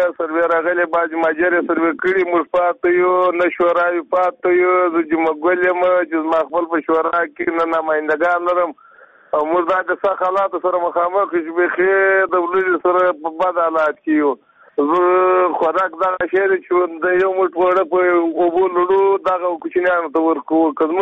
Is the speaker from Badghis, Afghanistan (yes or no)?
yes; Badghis, Afghanistan; now in Herat, Afghanistan; د بادغیس ولایت یم. وسلاله په هرات کې دا دوه کاله کېږي. د کورک په ولسوالۍ کې یم.